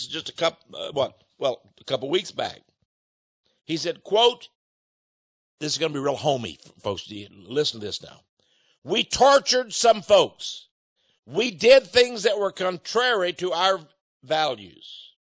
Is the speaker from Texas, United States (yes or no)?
yes; Texas, United States; Now, I'm from the South. I'm from Texas.